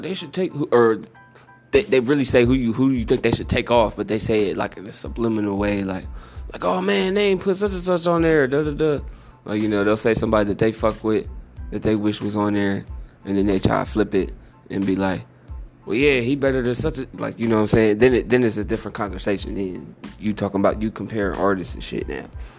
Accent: Xenia, Ohio, United States; also born or lived in Dayton; A lot of people just assume I'm from Dayton. I'm from Xenia, Ohio. Born and raised. Of course, I was born in Dayton

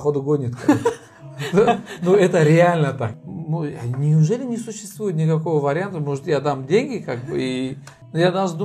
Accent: Kyzyl-Kiya, Batken Region, Kyrgyzstan; Я родился в Киргизии. Учился тоже там, после чего я окончил школу

